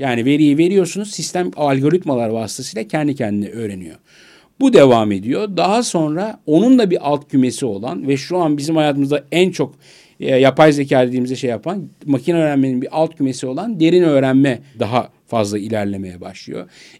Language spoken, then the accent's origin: Turkish; Istanbul, Turkey; born there; 1972 İstanbul doğumluyum.